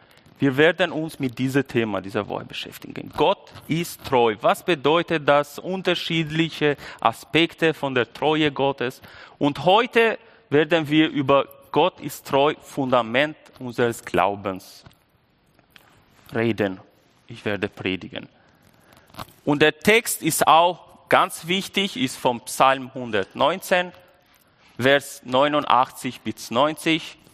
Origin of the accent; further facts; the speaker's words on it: Albania; German is a second language; now in Germany; ich komme aus Albanien, das ist sehr wichtig, weil kann gut sein, dass ich nicht immer den Satz grammatisch korrekt treffe